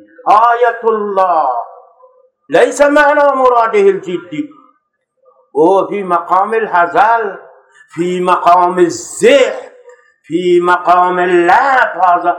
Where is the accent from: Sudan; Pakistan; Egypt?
Pakistan; accent: Pakistani; Arabic is a second language; أنا عربيتي باكستاني، وإذا استشكلتم في الدرس أو تكلمتم عربيتي يروح، لأن عربيتي باكستانية